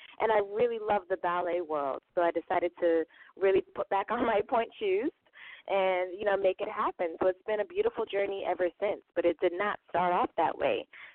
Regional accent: New Jersey, United States; I'm from New Jersey, though.

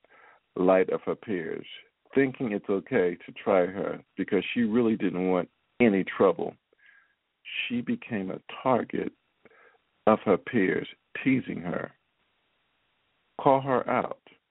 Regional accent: Philadelphia, Pennsylvania, United States; But again, Charmaine is from my hometown in Philadelphia.

